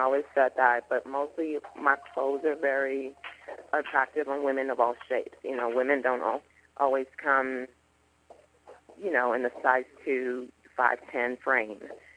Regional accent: Canada; also born or lived in Liberia; now in Arkansas, United States; Coming from Liberia and then growing up in Canada, which is so multicultural, I was always around some kind of culture. And then moving to Arkansas

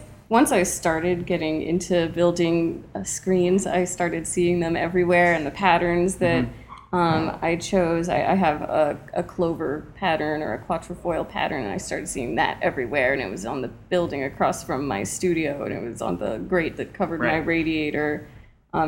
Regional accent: New York City, New York, United States; Yeah, I grew up in New York City.

